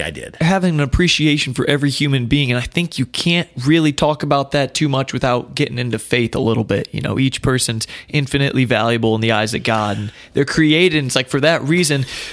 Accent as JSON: {"language": "English", "town": "Normal", "region": "Illinois", "country": "United States", "tie": "born or raised there", "said": "So this happened in my hometown of Normal, Illinois, and I wanted to see if you remember it."}